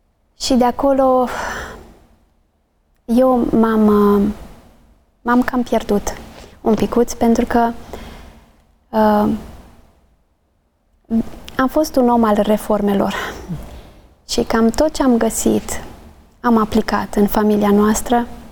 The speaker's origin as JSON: {"language": "Romanian", "region": "Bukovina", "country": "Romania", "also_born_or_lived": "Spain", "said": "Noi suntem bucovineni, amândoi."}